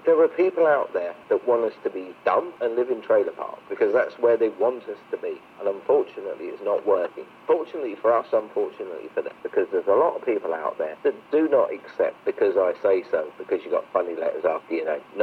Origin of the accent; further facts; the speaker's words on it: South East England, United Kingdom; born there; Where I was born in England, in Kent, is about 30 miles from France, just across the other side of the English Channel.